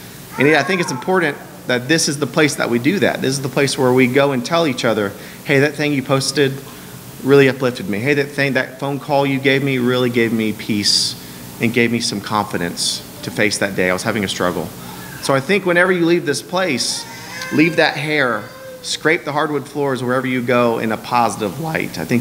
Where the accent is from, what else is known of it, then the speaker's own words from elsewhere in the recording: Texas, United States; But Bevo is our dog, named after the University of Texas Longhorn mascot Bevo, because we're from Texas.